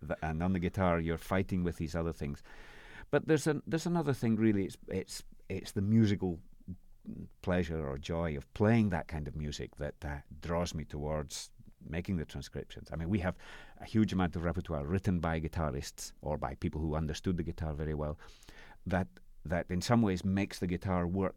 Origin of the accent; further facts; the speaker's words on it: Scotland, United Kingdom; although I'm Scottish.